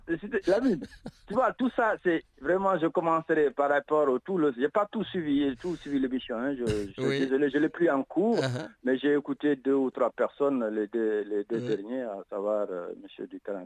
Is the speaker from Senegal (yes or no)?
yes; Senegal; on a la chance en tant que Sénégalais